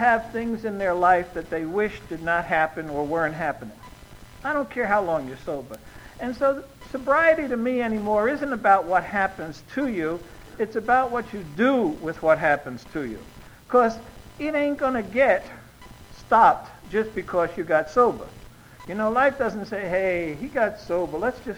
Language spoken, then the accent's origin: English; New York, United States; I'm originally from New York and grew up in one of those neighborhoods where you say, how far is it to the subway?